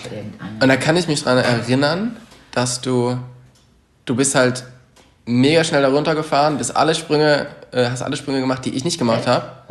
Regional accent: Gummersbach, North Rhine-Westphalia, Germany; ich komme ja auch hier so ein bisschen aus der Ecke, also aufgewachsen bin ich ja in Gummersbach, also das ist ja jetzt nicht so weit von hier.

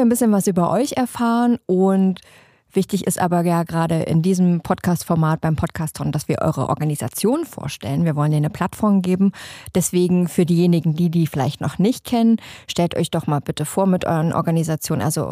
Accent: Leipzig, Saxony, Germany; wir kommen alle aus Leipzig

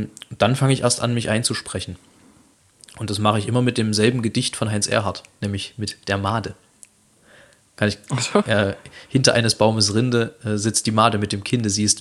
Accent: Saxony, Germany; accent: Saxon; Muskulär schlaff kannst du als Sachse immer sein.

